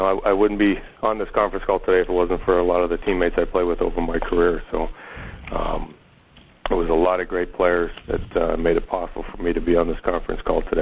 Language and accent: English; Sault Ste. Marie, Ontario, Canada; I know as a kid growing up in Sault Ste. Marie, I often dreamed about playing